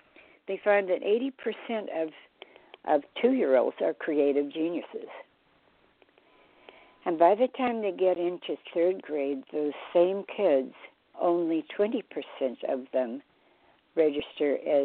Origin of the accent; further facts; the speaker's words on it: the South, United States; born there; I was born in the Bible Belt.